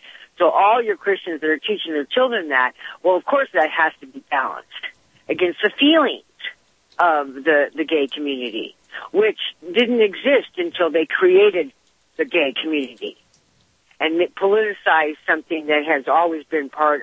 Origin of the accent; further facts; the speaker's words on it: United States; As an American, I thought I would never have to live under religious law.